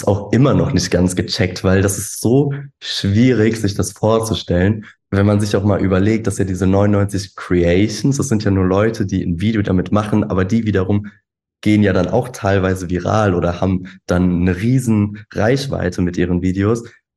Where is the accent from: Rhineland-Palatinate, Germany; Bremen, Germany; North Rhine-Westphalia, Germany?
Rhineland-Palatinate, Germany; Koblenz; habe mich dann das erste Mal bei uns in Koblenz, nämlich bei meinem so Lieblingsclub beworben